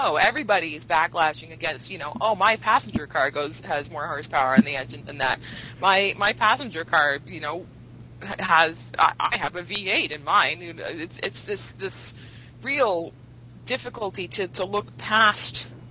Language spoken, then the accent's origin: English; Canada; I'm Canadian. We're all tree huggers up here, guys.